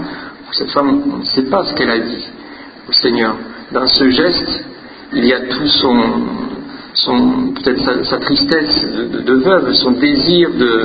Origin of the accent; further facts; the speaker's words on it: France; Tiens, peut-être vous avez reconnu que mon accent m'a trahi. Je suis de la France.